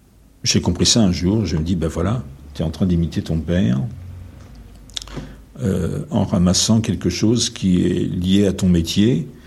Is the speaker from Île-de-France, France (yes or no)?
yes; Paris, Île-de-France, France; born there; C'est le pays où j'ai décidé que j'étais né, alors que je suis né à Paris. Mais j'ai décidé que j'étais né à Ostende, dans les Flandres, que j'étais un écrivain flamand de langue française.